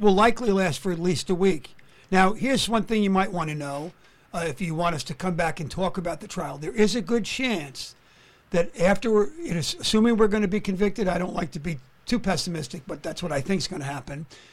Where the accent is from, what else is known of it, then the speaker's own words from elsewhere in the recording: New York, United States; I'm from the Bronx originally.